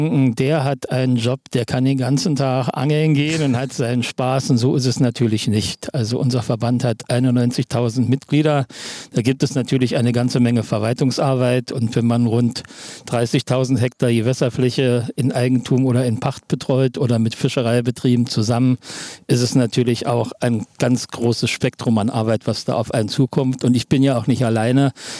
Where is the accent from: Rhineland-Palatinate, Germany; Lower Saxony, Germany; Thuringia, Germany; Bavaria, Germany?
Thuringia, Germany; Also ich bin gebürtiger Thüringer und habe eigentlich mit 6 Jahren angefangen, Forellen mit der Hand zu fangen.